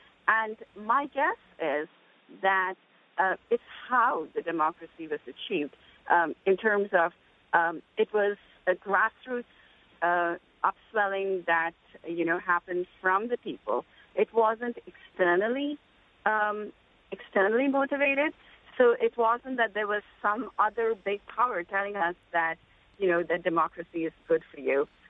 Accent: India; now in United States; I grew up in India, and actually, now though, I've actually lived for longer in the United States than I lived in India.

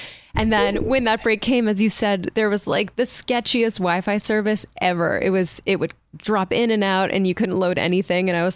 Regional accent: Toronto, Ontario, Canada; now in Los Angeles, United States; From Toronto, Canada.

